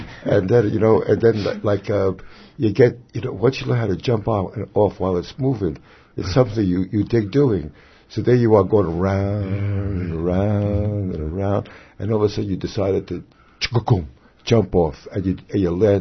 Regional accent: Brooklyn, New York, United States; But, you know, I'm from Brooklyn, you're from Brooklyn, Bob

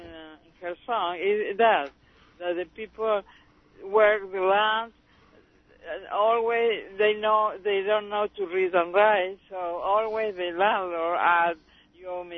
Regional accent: Argentina; I am from Argentina.

